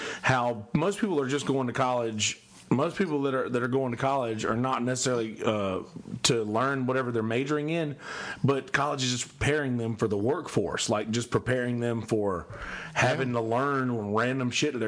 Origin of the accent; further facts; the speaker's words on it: Bennettsville, South Carolina, United States; Like I'm thinking about Bennettsville, where I'm from, like my hometown. A lot of the people I graduated with or went to school with are still home having like pretty good jobs, like living nice houses.